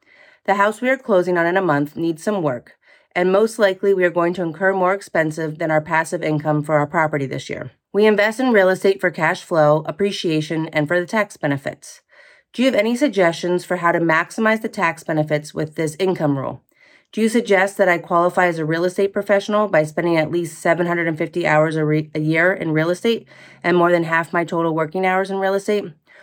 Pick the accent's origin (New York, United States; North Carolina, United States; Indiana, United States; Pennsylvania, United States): Pennsylvania, United States; Philadelphia; I'm from Philadelphia, Pennsylvania.